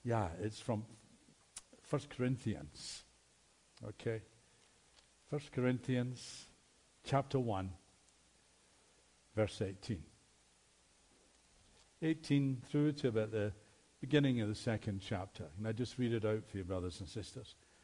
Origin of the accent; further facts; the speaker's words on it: Glasgow, Scotland, United Kingdom; born there; I was born in Glasgow, Scotland, Catholic family.